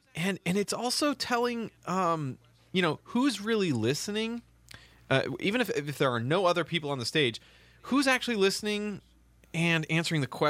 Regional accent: Washington, United States; Jay Inslee from my home state.

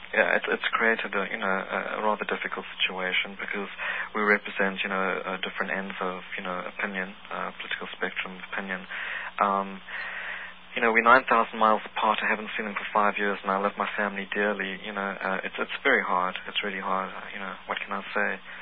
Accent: South Africa; In South Africa, we have two languages, official languages, and that's English and Afrikaans. I'm from an English background.

